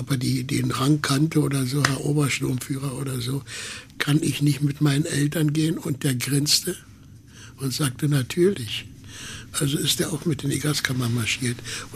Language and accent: German; Berlin, Germany; Ich bin ja dann hier auch groß geworden in Mitte, wo man so Berliner hat.